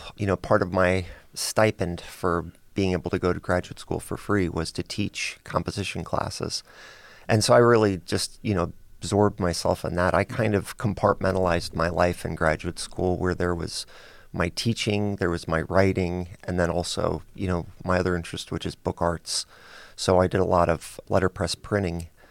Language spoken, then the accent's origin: English; Pennsylvania, United States; also born or lived in Minnesota / Alabama; This is closer to what I grew up. You know, I grew up in Pennsylvania, so, you know, the season's changing and things.